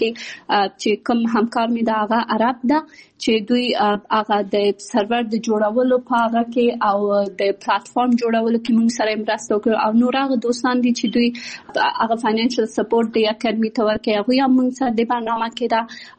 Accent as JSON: {"language": "Pashto", "region": "Kabul", "country": "Afghanistan", "tie": "born there", "also_born_or_lived": "Pakistan", "said": "زه په کابل کې زیږیدلی یم او خپل ابتدایي تعلیمات مې په پاکستان کې کړی او بیا ثانوي او بیرته پوهنتون مې په کابل کې ویلی ده."}